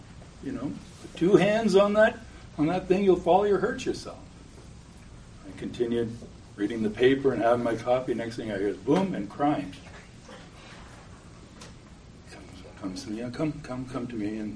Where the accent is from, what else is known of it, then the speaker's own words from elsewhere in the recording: Toronto, Ontario, Canada; moved away as an adult; also born or lived in Los Angeles, United States; now in United States; Born and raised in Toronto, Canada, big city. In my 20s, I moved to California, LA area, for about 5 years. And then when the notion of moving to New England came up